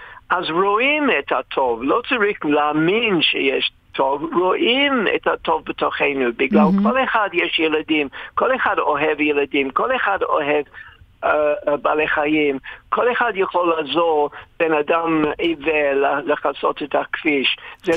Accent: England, United Kingdom; Hebrew is a second language; now in Israel; בגלל אני איש אנגלי, אז באנגלית, אחריות זה responsibility.

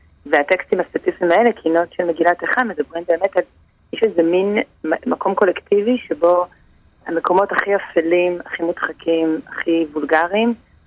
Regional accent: Jerusalem, Jerusalem District, Israel; כלום, אני ירושלמית.

